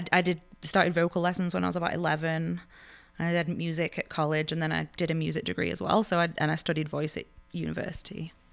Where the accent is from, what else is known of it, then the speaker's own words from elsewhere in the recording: England, United Kingdom; So I'm from England, obviously.